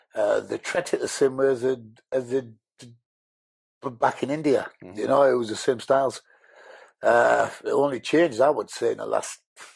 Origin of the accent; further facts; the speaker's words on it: Huddersfield, Yorkshire and the Humber, United Kingdom; English is a second language; I didn't speak any English. Moved to Huddersfield, went to schooling there.